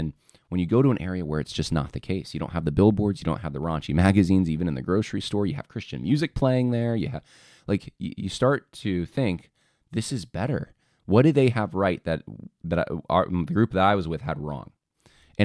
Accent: Northeast, United States; Growing up in the Northeast, I've often heard conversations about our part of the country as being hard soil

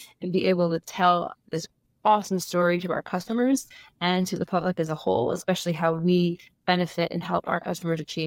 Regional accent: New Jersey, United States; also born or lived in California; now in Minnesota, United States; I live now in Minnesota. That's where we're headquartered, but I'm originally from New Jersey.

